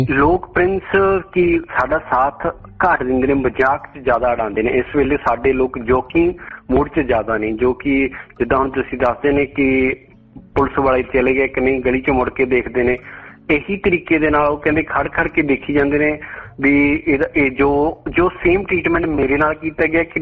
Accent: Nawanshahr, Punjab, India; ਮੈਂ ਨਵਾਂਸ਼ਹਿਰ ਜ਼ਿਲ੍ਹੇ ਤੋਂ ਬਿਲੋਂਗ ਕਰਦਾ

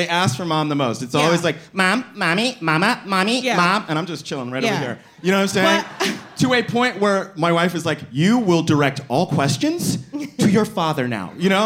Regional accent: Texas, United States; I got so upset about that because I'm from Texas.

